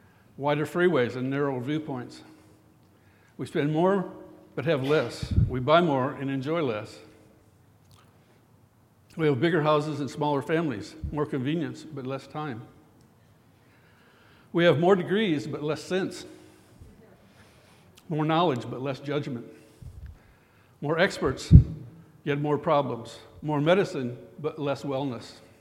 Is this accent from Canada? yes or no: no; United States; I've never been ashamed to say that I'm American.